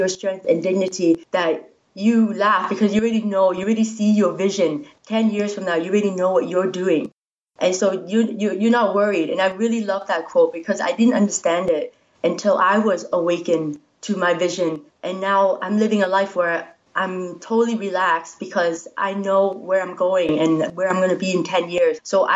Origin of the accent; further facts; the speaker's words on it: Prince Rupert, British Columbia, Canada; also born or lived in Edmonton / Calgary / Toronto / Vancouver; Yeah, I spent most of my childhood in Prince Rupert, though.